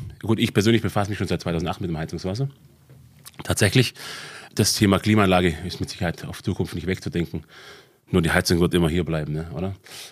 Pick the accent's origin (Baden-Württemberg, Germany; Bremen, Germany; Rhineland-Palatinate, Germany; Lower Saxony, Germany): Baden-Württemberg, Germany; Albstadt; born there; geboren wirklich auf der Alp, in Albstadt sogar, gell? Also vor genau 50 Jahren, noch mehr als 50 Jahren.